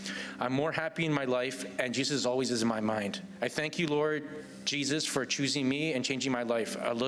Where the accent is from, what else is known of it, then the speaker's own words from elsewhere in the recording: Toronto, Ontario, Canada; born and raised in Toronto.